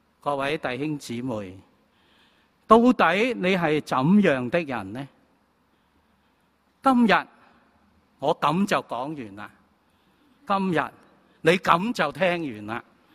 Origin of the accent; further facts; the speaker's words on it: Guangdong, China; 系我哋广东人讲嘅一句说话